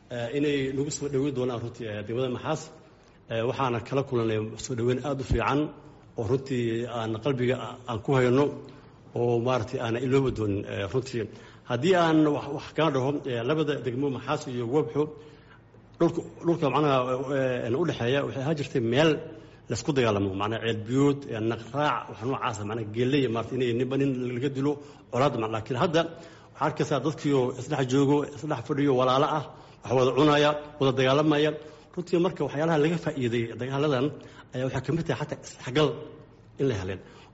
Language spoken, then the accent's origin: Somali; Beledweyne, Hiiraan, Somalia; aniga waxaan kasoo jeedaa shaqsiyan oo aan ku dhashay dadkaygan ee degay yihiin Baladweyne, Hiiraan Baladweyne.